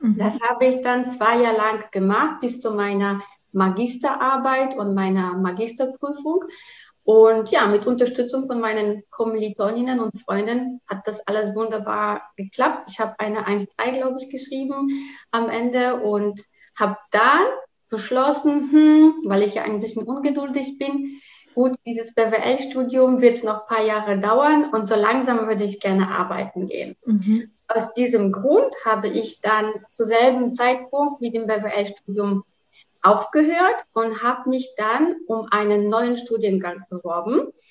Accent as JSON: {"language": "German", "country": "Poland", "tie": "born or raised there", "moved": "as an adult", "lives_now": "Germany", "said": "Ich bin gebürtige Polin und seit circa jetzt so 15, 16 Jahren hier in Deutschland. Ich habe in Polen ganz normal meine Schule gemacht, mein Abi abgeschlossen."}